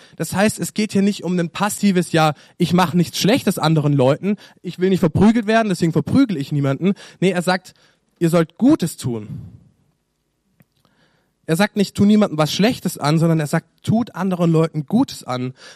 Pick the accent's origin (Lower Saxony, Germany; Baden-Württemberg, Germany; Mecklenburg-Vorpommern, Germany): Baden-Württemberg, Germany; Und das ist für mich als Schwabe besonders schwierig, das jetzt anzunehmen.